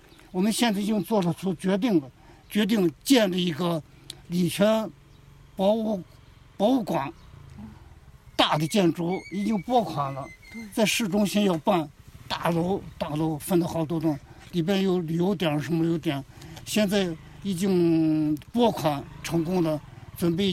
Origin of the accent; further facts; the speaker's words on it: Shaanxi, China; 九重山就是我的根啊。